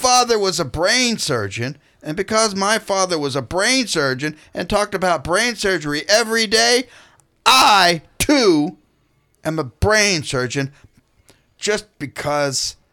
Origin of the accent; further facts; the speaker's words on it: Texas, United States; No, I'm a Texan. But y'all can be American.